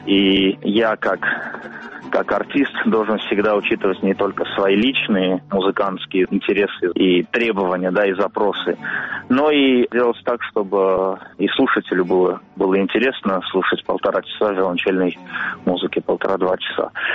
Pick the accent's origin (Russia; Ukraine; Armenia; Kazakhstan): Armenia; и к тому же я армянин